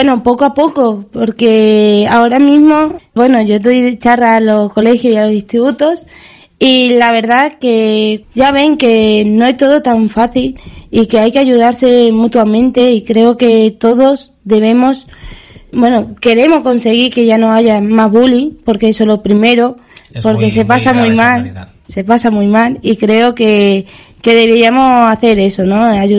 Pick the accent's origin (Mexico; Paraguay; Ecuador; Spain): Spain; Extremadura; me dieron la medalla de Extremadura, ya en mi tierra